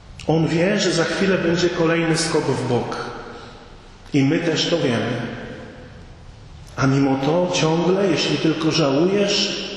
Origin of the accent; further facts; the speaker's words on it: northern Poland, Poland; ale ja pochodzę z północy